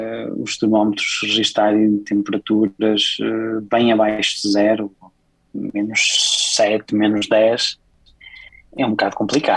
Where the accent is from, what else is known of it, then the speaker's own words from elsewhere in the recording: Norte, Portugal; eu sou transmontano, também estou habituado ao frio